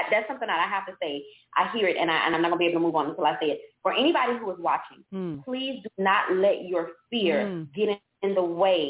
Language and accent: English; Fort Lauderdale, Florida, United States; I am from Fort Lauderdale, Florida. That is about maybe 15, 20 minutes away from Miami. Yeah, I'm a little girl from Lauderdale.